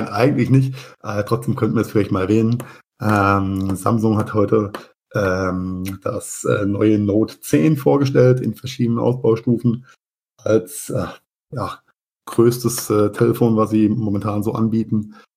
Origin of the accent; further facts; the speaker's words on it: Mainz, Rhineland-Palatinate, Germany; in meiner Heimatstadt Mainz